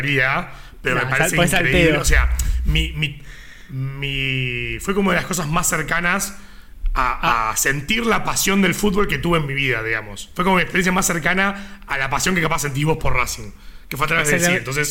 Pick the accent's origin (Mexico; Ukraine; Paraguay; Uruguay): Uruguay; aparte siendo uruguayo